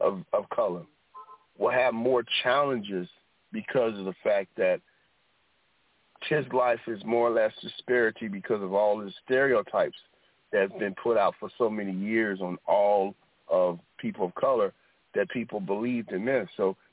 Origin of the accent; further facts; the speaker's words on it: Manhattan, New York, United States; So I was raised in Manhattan, so I've seen two different types of it.